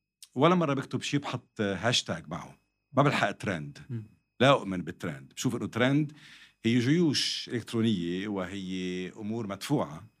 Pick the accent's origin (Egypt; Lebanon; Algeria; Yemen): Lebanon; بعتبر نفسي أنا مواطن لبناني على مسافة من الكل. أنا خريج جامعة أمريكية